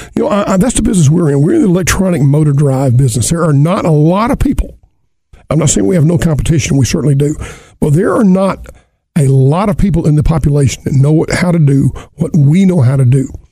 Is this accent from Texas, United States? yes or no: no; Alabama, United States; the famed Alabama coach, Bear Bryant, who I grew up in Alabama